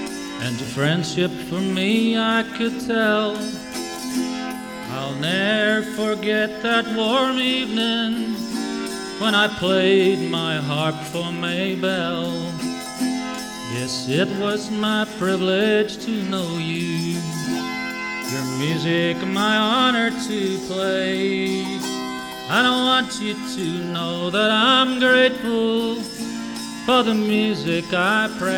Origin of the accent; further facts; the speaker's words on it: England, United Kingdom; When I was a young boy growing up in England, most of my friends were into the ….